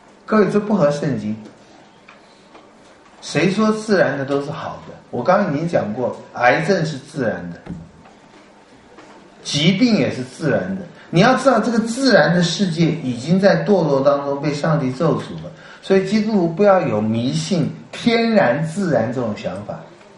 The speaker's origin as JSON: {"language": "Chinese", "country": "Taiwan", "said": "我从台湾来，各位，我不知道你们中国在中国大陆怎么样。我们在台湾呢"}